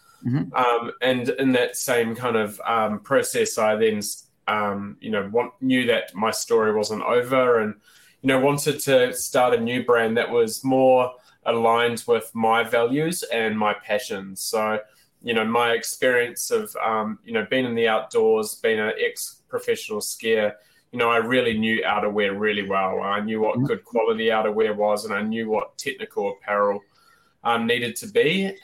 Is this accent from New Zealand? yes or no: yes; New Zealand; Yeah, so I grew up in New Zealand originally.